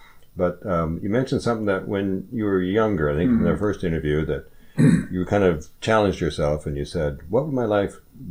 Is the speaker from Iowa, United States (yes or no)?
yes; Iowa, United States; Well, one of the places you went was my home state, Iowa.